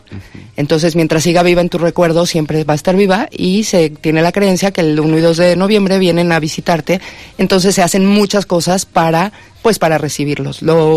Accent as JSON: {"language": "Spanish", "country": "Mexico", "tie": "born or raised there", "lives_now": "Cantabria, Spain", "said": "La cultura mexicana, obviamente yo nací y crecí en México, entonces pues me llama muchísimo. Pero siempre tuve esta parte que me tiraba a Cantabria y te digo, siempre quise vivir aquí, toda la vida"}